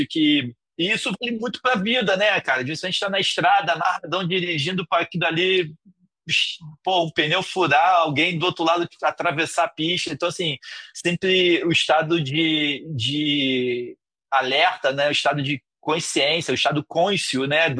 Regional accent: Itacoatiara, Brazil; passando pela minha juventude em Itacoatiara

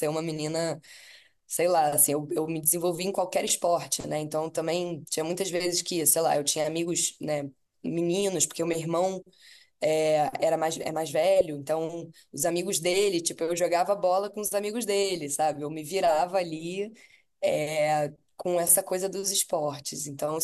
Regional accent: Salvador, Bahia, Brazil; also born or lived in Rio de Janeiro; eu nasci no Rio, mas eu morei um tempinho em Salvador. E as minhas primeiras memórias são de lá.

